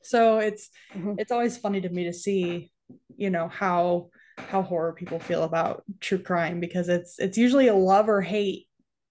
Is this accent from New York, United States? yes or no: yes; New York, United States; growing up in New York, I was like way upstate, like 7 hours from the city. I only ever went to the city once, and it is like culture shock.